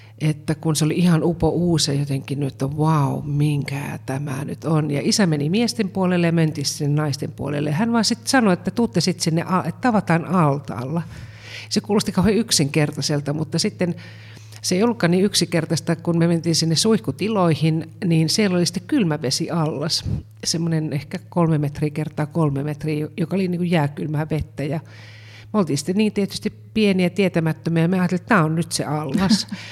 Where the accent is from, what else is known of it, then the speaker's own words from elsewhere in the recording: Kuopio, North Savo, Finland; also born or lived in Savonlinna; Mä oon syntynyt Savonlinnassa ja sitten 4-vuotiaana muuttanut Kuopioon, jossa mä oon käynyt kouluni.